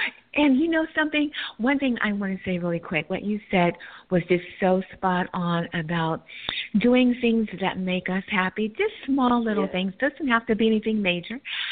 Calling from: California, United States; Currently, I'm in California, but I will be relocating to Tennessee.

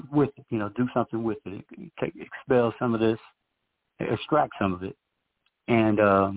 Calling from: Detroit, Michigan, United States; I'm calling from Detroit.

